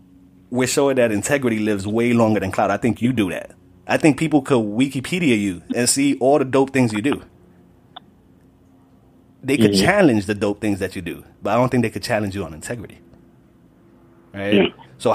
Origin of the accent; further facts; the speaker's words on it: Bronx, New York, United States; I'm from the Bronx.